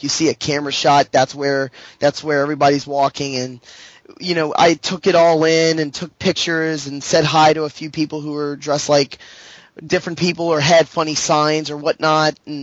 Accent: St. Bernard Parish, Louisiana, United States; Well, I'm from St. Bernard, which is St. Bernard Parish is the parish that I grew up in.

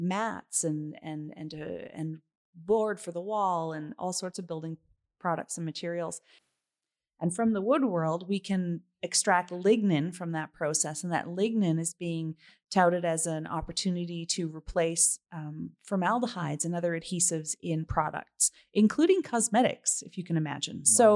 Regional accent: East Coast, Canada; also born or lived in Ontario; now in Alberta, Canada; So I moved here about 13 years ago, and I'm from the East Coast. And then I did some schooling in Ontario and lived in Toronto. And then we moved here.

